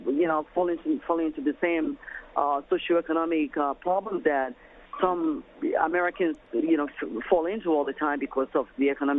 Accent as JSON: {"language": "English", "country": "Nigeria", "said": "I am from Nigeria"}